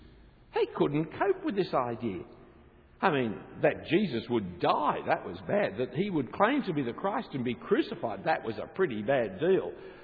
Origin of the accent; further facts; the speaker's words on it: Sydney, New South Wales, Australia; I've spent most of my life in the eastern suburbs and I grew up in Bellevue Hill